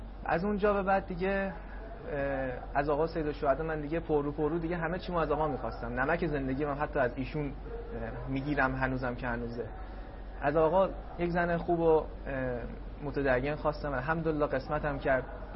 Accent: Tehran, Tehran Province, Iran; now in Karbala, Iraq; بچه تهران هستم

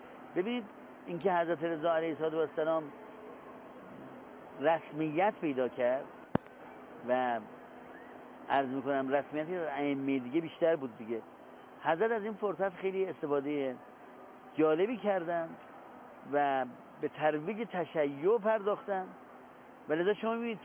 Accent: Iran; now in Qom, Iran; ما ایرانی هستیم، خصوصا در قم زندگی میکنیم، یا فامیل من منتسب به وجود مقدس حضرت رضا است،

